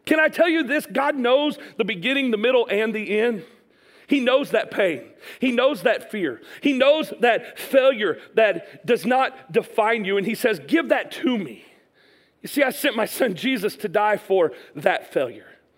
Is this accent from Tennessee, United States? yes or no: yes; Chattanooga, Tennessee, United States; I grew up on the University of Tennessee at Chattanooga's campus right next to the Kappa Sig house. So from the time we moved to Chattanooga when I was 10, so 10 until I was like 19, I lived next to a bunch of fraternity boys.